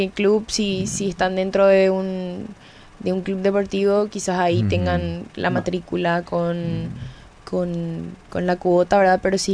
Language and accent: Spanish; Paraguay; somos paraguayos